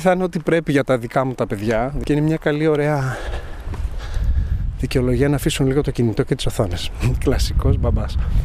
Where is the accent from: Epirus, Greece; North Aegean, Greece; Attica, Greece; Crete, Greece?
Attica, Greece; Athens; Λοιπόν, εγώ είμαι Αθηναίος. Οπότε τώρα, κλασικός Αθηναίος από το κέντρο